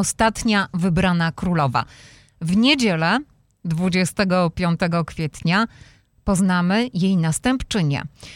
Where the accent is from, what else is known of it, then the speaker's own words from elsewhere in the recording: Subcarpathian Voivodeship, Poland; Ja wiem, bo też pochodzę z Bieszczad.